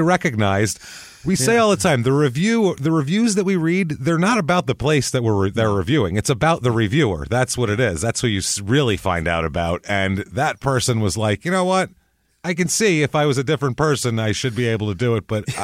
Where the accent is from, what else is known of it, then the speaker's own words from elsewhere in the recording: Northeast, United States; I'm from the Northeast. People drink a lot.